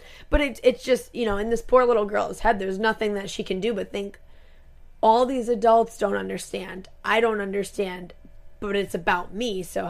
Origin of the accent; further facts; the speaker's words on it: Rhode Island, United States; We're from Rhode Island, just so you all know.